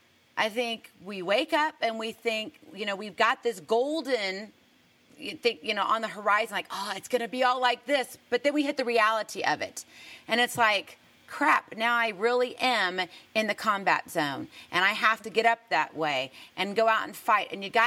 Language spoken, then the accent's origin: English; Hawaii, United States; Yeah, I'm from Hawaii. I love flip-flops too.